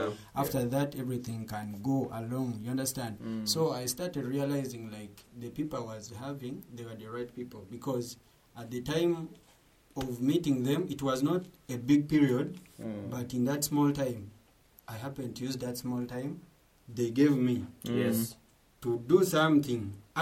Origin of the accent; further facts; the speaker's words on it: Sudan; from when I come from Sudan to this one